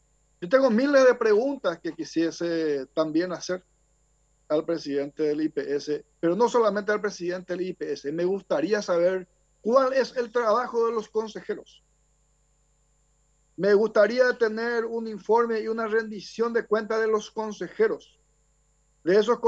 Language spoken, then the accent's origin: Spanish; Paraguay; muchas consultas que queremos hacerlo como ciudadanos paraguayos